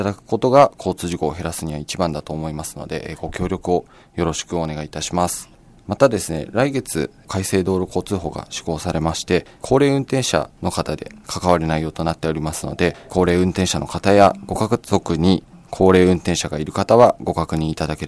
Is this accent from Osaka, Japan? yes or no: no; Fujisawa, Kanagawa, Japan; そうですね、生まれも育ちも藤沢市です。